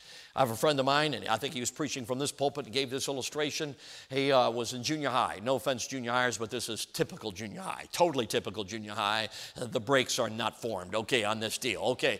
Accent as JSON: {"language": "English", "town": "Chicago", "region": "Illinois", "country": "United States", "tie": "born or raised there", "said": "I grew up in Chicago. Okay, we know what they all are."}